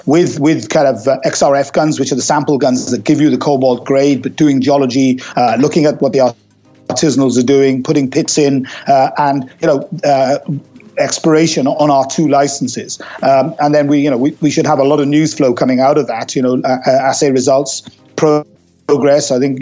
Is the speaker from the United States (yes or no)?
no; Wales, United Kingdom; I'm Welsh, and I grew up in South Wales and with family in the coal mining industry.